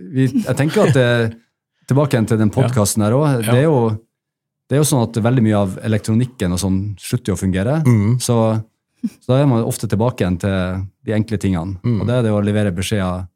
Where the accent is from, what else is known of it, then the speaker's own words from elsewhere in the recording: Bjerkvik, Nordland, Norway; Altså, jeg kommer jo fra Bjerkvik og å kjøre Oslo til Bjerkvik er 1500 kilometer.